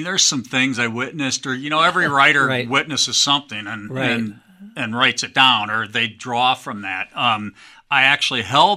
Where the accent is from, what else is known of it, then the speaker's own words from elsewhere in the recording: Quad Cities, United States; I grew up in the Quad Cities, went to college in Minnesota, spent most of my professional life kind of here and there and everywhere I was sent to for career reasons